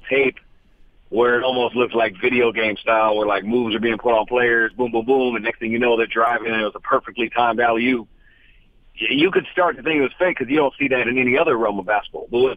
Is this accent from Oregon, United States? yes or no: yes; Keizer, Oregon, United States; So I drove up an hour from my hometown of Kaiser, Oregon with my brother